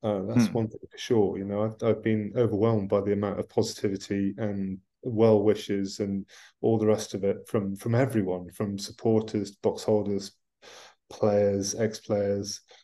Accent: England, United Kingdom; But I'm an Englishman. I want England to do well, really.

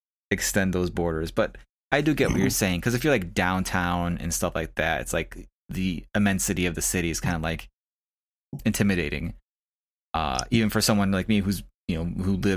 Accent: Chicago, Illinois, United States; now in Waukegan, United States; Yeah, I mean, I was born and raised in Chicago

